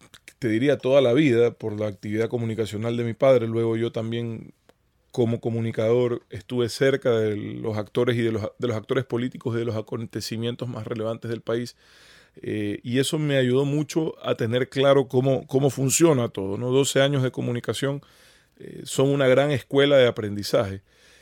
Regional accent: Ecuador; hoy creo que somos más los ecuatorianos con este apellido que los alemanes

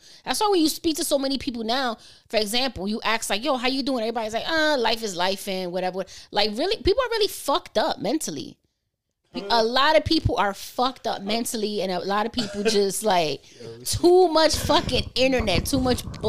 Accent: New York, United States; I'm from New York.

